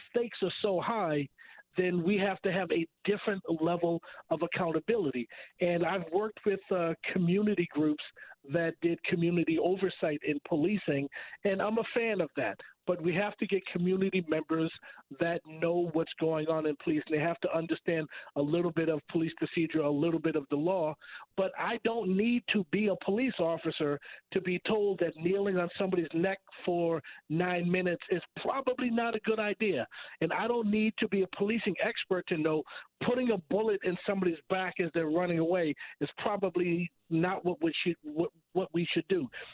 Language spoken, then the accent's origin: English; Boston, Massachusetts, United States; And even growing up in Boston, that wasn't the case.